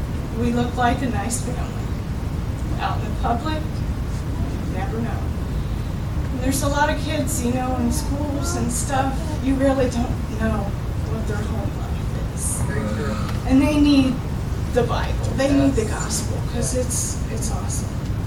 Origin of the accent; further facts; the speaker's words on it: Toledo, Ohio, United States; also born or lived in Michigan; And so I'll start where I was born, Michigan, and I grew up in Toledo.